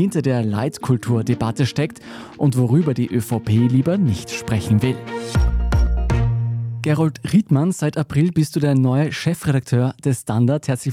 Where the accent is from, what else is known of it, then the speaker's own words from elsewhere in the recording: Vienna, Austria; ich bin aus Wien